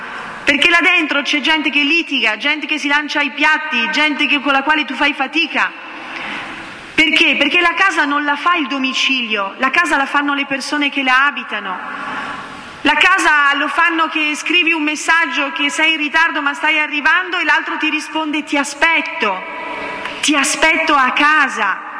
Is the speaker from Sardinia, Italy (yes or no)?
no; Bergamo, Lombardy, Italy; parlo da bergamasca perché sono di Bergamo